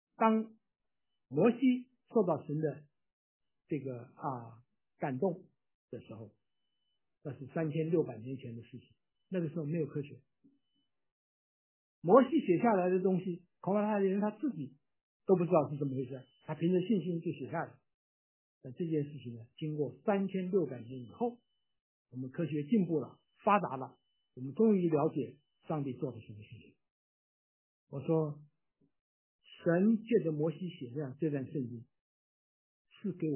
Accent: China; 我们中国人到底拘谨一点啊，对，这个特别是女人过来抱我，哎呀，真是。

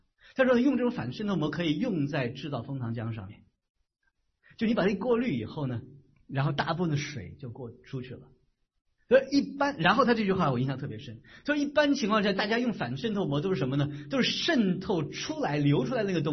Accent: New York, United States; 我来自纽约

